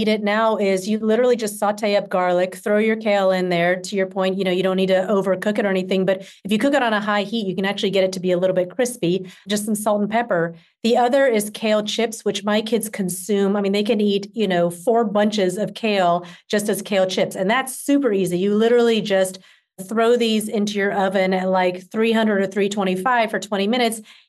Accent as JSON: {"language": "English", "region": "Georgia", "country": "United States", "tie": "born or raised there"}